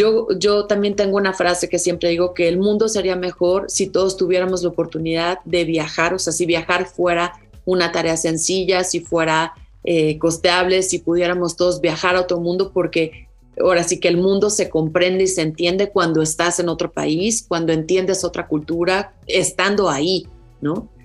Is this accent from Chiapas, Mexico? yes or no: no; State of Mexico, Mexico; Mis papás, cuando yo nací, nos mudamos al Estado de México y yo vivía muy cerca del Parque Naucali en el Estado de México.